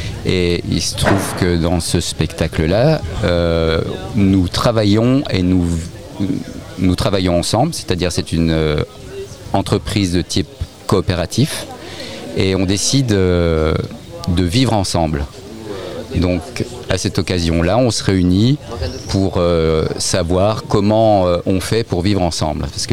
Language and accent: French; Bourgogne-Franche-Comté, France; Et nous venons de Franche-Comté. Donc ça change, hein. On n'est pas si loin de l'Italie.